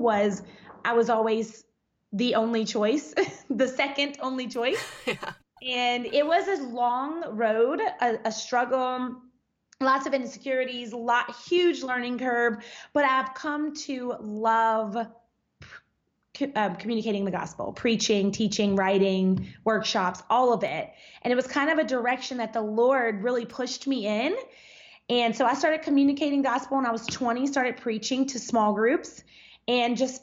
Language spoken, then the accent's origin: English; Louisiana, United States; moved away as an adult; also born or lived in Dallas, Texas; now in Florida, United States; We are born and raised in Louisiana.